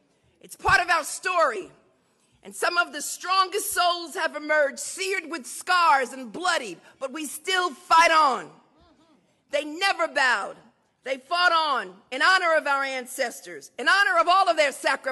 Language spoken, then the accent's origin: English; Brooklyn, New York, United States; because I'm from Brooklyn.